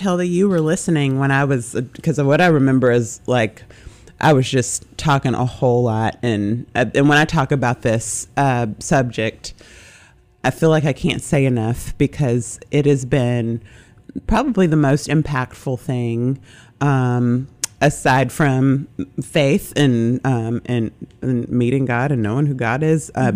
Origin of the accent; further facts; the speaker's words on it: Memphis, Tennessee, United States; born there; so my background, I was born in Memphis, but my mother's from St. James, Louisiana. I spent most of my summers there as a child.